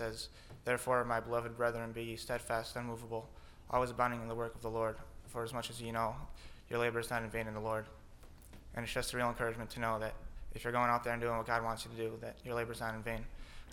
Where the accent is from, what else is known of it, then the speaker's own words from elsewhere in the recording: Pennsylvania, United States; I'm from Pennsylvania.